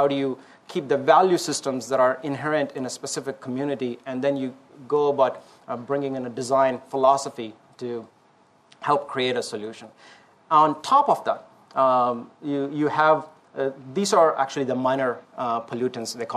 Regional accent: India; I'm from India and come from a country of deep traditions.

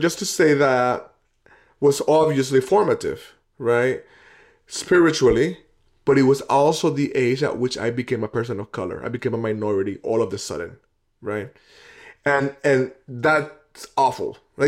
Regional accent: Puerto Rico; born there; I was born in Puerto Rico, and we were just at my parents' house

